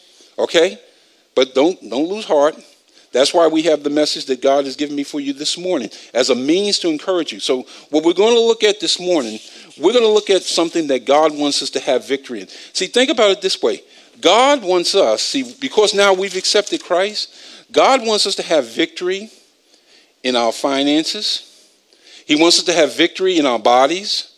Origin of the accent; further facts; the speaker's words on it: Bronx, New York, United States; Now, I'm from the Bronx. When somebody says buffeting, that means you take these fists and bang, bang, bang, right?